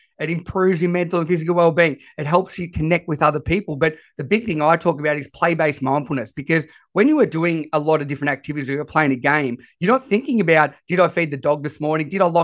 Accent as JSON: {"language": "English", "country": "Australia", "said": "So I am as Aussie as it comes with my voice."}